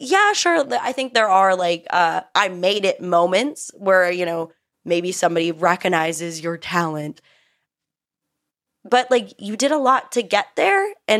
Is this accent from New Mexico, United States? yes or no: yes; Albuquerque, New Mexico, United States; moved away; growing up in Albuquerque, New Mexico until 2014.